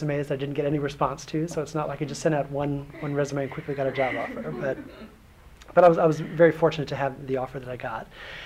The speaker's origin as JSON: {"language": "English", "region": "Maryland", "country": "United States", "said": "And I'm from Maryland originally, so it was convenient that I was from there, and they're based in DC, very close by."}